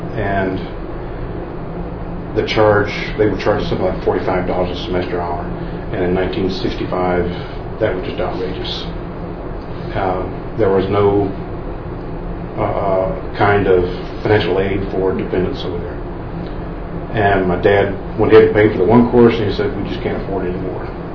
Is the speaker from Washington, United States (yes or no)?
no; Barbourville, Kentucky, United States; born there; also born or lived in Illinois; Okay, I was born in Barberville, Kentucky in 1946. My dad was Air Force, so I got to move around all over everywhere. Spent the first 5 years of my life in the Kentucky area. Kentucky, Illinois.